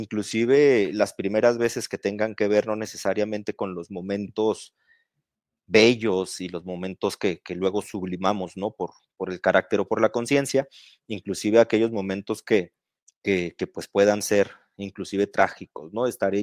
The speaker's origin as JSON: {"language": "Spanish", "region": "northern Mexico", "country": "Mexico", "tie": "born there", "said": "me tocó nacer en el norte de México y pues fuera de eso me tocó también estudiar filosofía. Soy bibliotecario de formación también."}